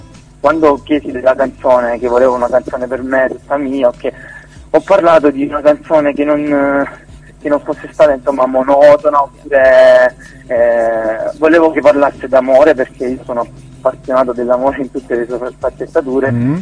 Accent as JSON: {"language": "Italian", "region": "Apulia", "country": "Italy", "said": "io sono di Lecce, un paesino vicino Lecce, si chiama. Sì, quindi ho il mare proprio a tre passi da me"}